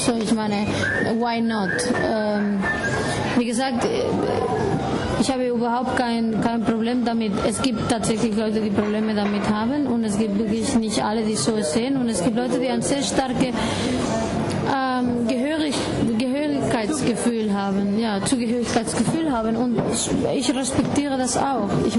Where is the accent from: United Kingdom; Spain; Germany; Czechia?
Spain; Barcelona, Catalonia; first language Galician; German is a second language; also born or lived in Galicia; ich bin in Nordgalicien geboren, wo auch eine sehr starke Nationalidentität gibt. So, ich spreche als Muttersprache Gallego, das ist wie Portugiesisch. Bin aufgewachsen in Barcelona, trotzdem würde ich immer Migrant genannt